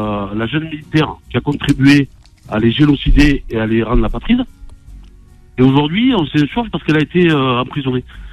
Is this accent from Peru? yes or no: yes; Peru; Parce que je suis pas natif de Toulouse.